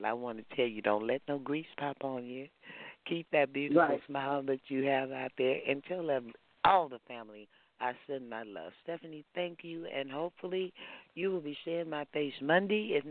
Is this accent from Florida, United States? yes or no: no; Texas, United States; You know, I'm a Texan.